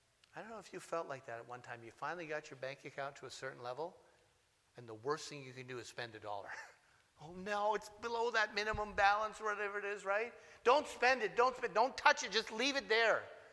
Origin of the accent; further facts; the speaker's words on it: Thunder Bay, Ontario, Canada; also born or lived in Sault Ste. Marie; I'm from Thunder Bay, 10 years in ministry there, 6 years in Sault Ste. Marie, and another 5 years here.